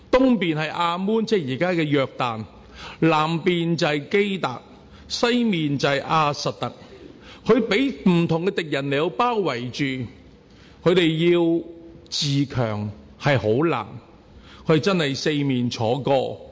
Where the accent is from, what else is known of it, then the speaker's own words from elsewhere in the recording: Hong Kong; 其实我香港人唔会想搞独立嘅